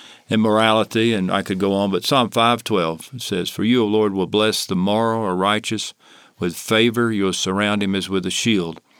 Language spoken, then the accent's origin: English; Chattanooga, Tennessee, United States; Two guys from my hometown, Chattanooga, Tennessee, had the idea of Coke in bottles